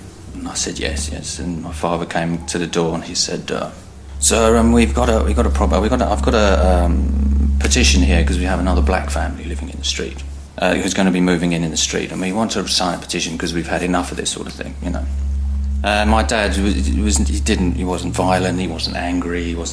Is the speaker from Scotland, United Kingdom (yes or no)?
no; East of England, United Kingdom; I'm from Essex in England. I'm 49 years old tomorrow, and I'm a photographer.